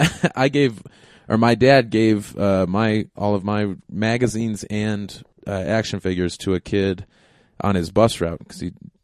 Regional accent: Illinois, United States; Yeah, I grew up right outside of Chicago.

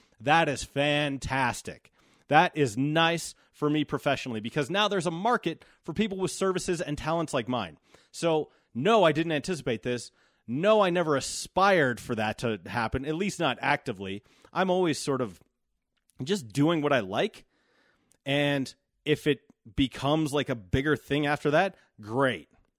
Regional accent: Golden, Colorado, United States; because I'm from Golden.

